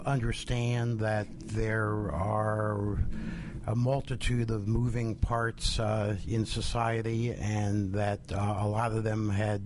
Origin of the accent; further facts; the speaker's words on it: New Jersey, United States; From Bergen County, New Jersey, outside of New York City.